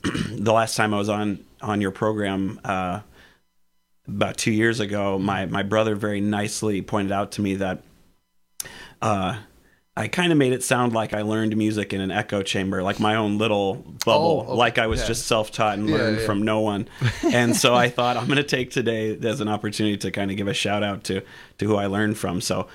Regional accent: Illinois, United States; because I was from Illinois originally, and that's where he's from. But I had moved up here

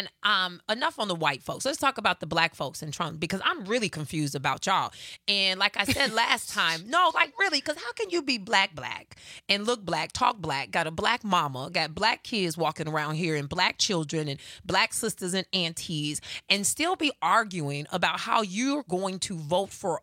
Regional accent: Chicago, Illinois, United States; And back in the day, I remember back in the day growing up in Chicago. For folks who don't know, I grew up in the hood in Chicago.

